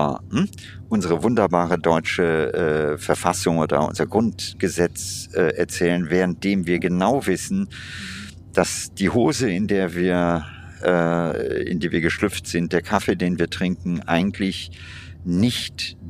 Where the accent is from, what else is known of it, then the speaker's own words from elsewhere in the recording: India; in meiner Kindheit in Indien war Hunger in einer anderen Dimension vorhanden als heute.